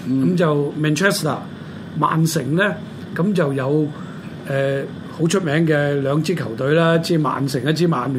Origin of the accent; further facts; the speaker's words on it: Hong Kong; 咁就我哋香港人而家咧中意去嘅三個城市